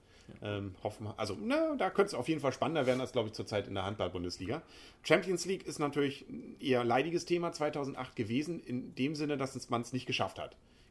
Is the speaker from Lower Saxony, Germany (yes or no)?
no; Kiel, Schleswig-Holstein, Germany; Mensch, du bist Kieler, ich bin Kieler und wir haben uns alle lieb.